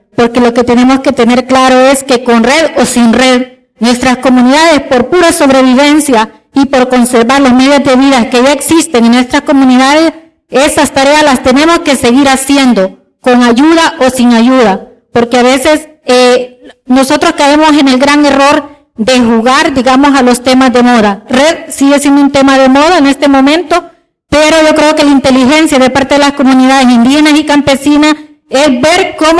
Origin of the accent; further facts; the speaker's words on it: Honduras; soy hondureña